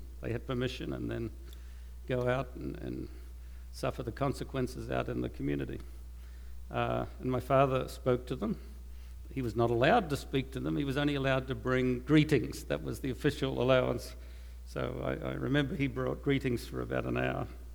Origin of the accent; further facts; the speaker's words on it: Australia; I came from Australia, but I think everybody in the Western world knows that the United States